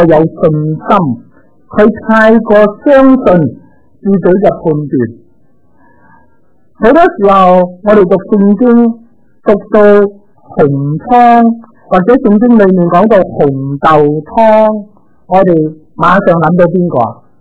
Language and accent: Cantonese; Guangdong, China; 我哋广东人话交白钱啊